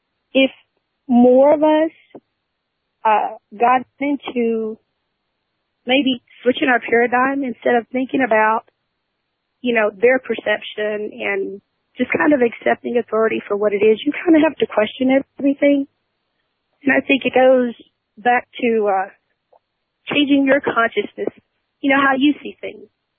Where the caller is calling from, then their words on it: Texas, United States; Hey, I just want to let you know that I'm calling from Fort Texas, and I've been listening to your show for about 6 or 7 months now